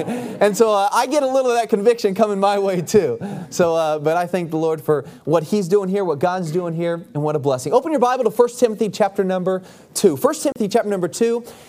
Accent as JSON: {"language": "English", "town": "Independence", "country": "United States", "tie": "born or raised there", "said": "I grew up around here in Independence"}